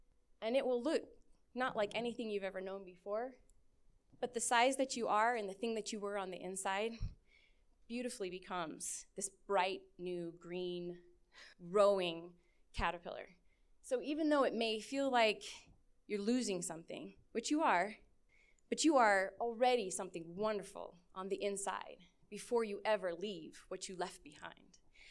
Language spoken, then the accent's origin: English; Utah, United States; So when I was growing up in Cache Valley, the monarch butterfly was a part of my life growing up.